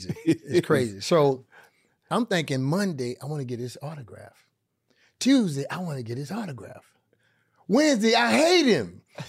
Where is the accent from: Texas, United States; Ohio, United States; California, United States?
Texas, United States; I'm from Texas.